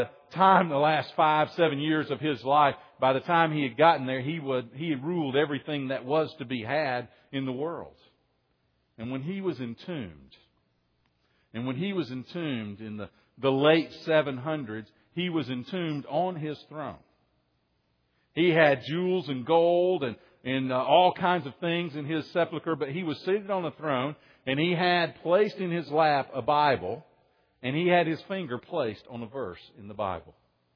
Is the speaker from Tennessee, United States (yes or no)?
yes; Soddy Daisy, Tennessee, United States; They're the folks I grew up with in Soddy Daisy, Tennessee.